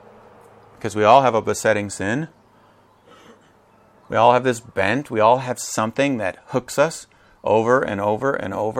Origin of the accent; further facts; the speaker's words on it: Midwest, United States; Now, you know, I grew up in the Midwest, and what farmers do before they plant the seed is they till the soil.